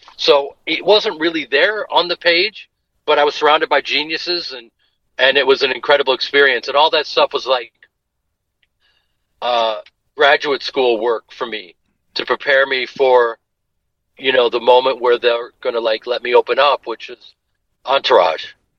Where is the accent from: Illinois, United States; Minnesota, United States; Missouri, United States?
Illinois, United States; Evanston; because, you know, I went to Evanston High School.